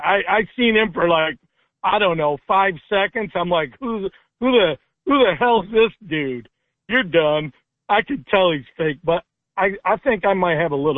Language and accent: English; United States; and I said, no, I'm an American.